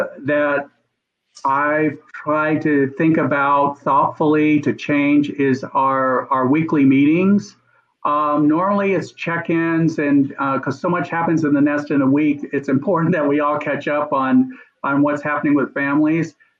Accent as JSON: {"language": "English", "town": "Corbin", "region": "Kentucky", "country": "United States", "tie": "born or raised there", "said": "I grew up in Corbin, as I said, really not much money."}